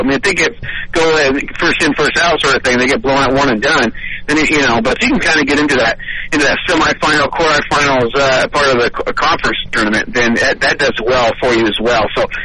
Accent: Northwest, United States; Well, I'm from the Northwest. I went to school up at Eastern Washington, Washington State

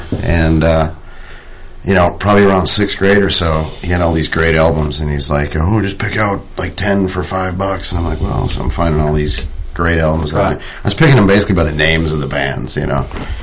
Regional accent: Minnesota, United States; also born or lived in Tennessee / Alabama; I'm a transplant from Minnesota to Tennessee to Alabama.

